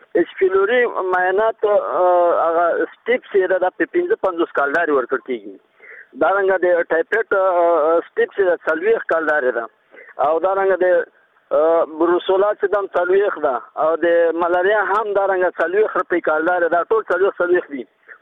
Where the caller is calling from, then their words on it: Laghman, Afghanistan; زه د لغمان اوسیدونکی یم.